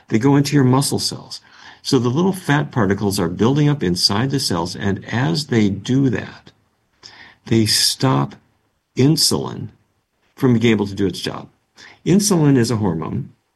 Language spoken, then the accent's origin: English; North Dakota, United States; I grew up in North Dakota. Mm-hmm. And North Dakota is cattle country.